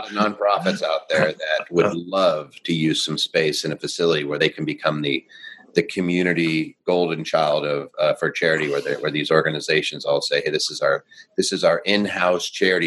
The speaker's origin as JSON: {"language": "English", "town": "Seattle", "region": "Washington", "country": "United States", "said": "And you'd say, \"Hey, in Seattle,\" I'm from Seattle."}